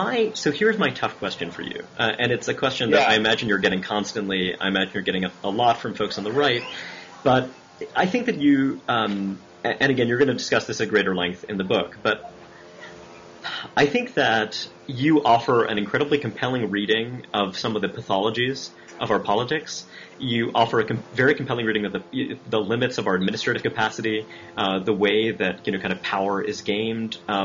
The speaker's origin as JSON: {"language": "English", "town": "Brooklyn", "region": "New York", "country": "United States", "tie": "born or raised there", "said": "I grew up in Flatbush"}